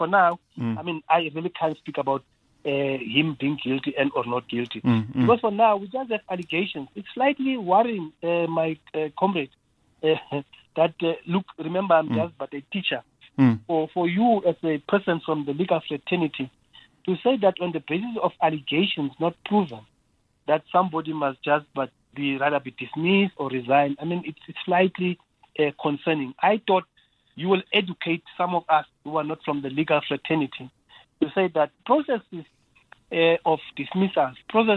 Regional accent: South Africa; I ought to be worried as a South African

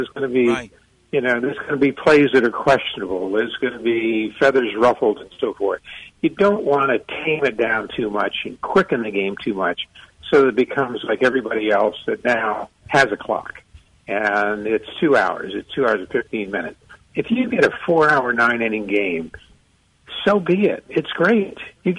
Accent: Tampa, Florida, United States; Well, then we've talked about my growing up in Tampa, Florida, and Dad driving a bus for Greyhound

